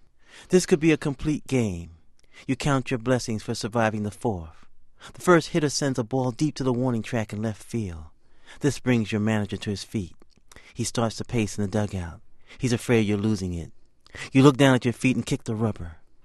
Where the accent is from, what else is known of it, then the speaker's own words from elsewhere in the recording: Bronx, New York, United States; And it was something I enjoyed growing up in the South Bronx in the shadows of Yankee Stadium